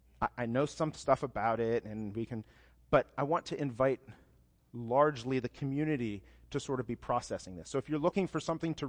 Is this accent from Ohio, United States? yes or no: yes; Ohio, United States; I'm from Ohio, as most of you know. Everybody in Ohio is a Christian.